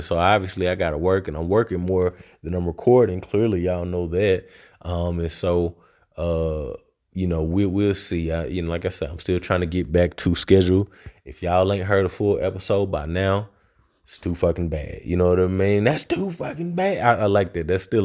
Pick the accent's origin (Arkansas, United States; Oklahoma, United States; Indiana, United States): Arkansas, United States; Little Rock; it's actually a shorter trip to Little Rock, which is where I'm from. I go to my hometown, see my people and all that.